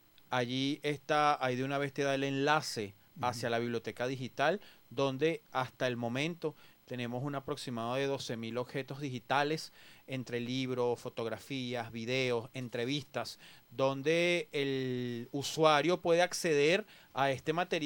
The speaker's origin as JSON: {"language": "Spanish", "country": "Venezuela", "said": "como venezolanos y venezolanas"}